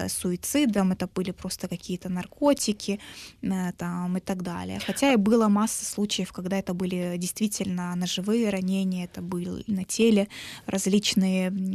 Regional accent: Crimea, Ukraine; now in Kyiv, Ukraine; в Крыму мы являемся коренным народом Украины и Крыма.

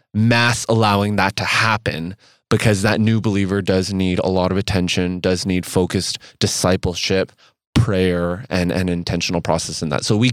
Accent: Canada; from Canada.

